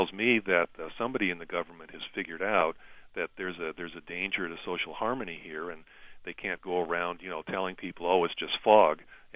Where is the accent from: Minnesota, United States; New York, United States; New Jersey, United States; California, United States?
California, United States; Los Angeles; I grew up here in Los Angeles, and I'm used to, in the old days, we had these smog alerts.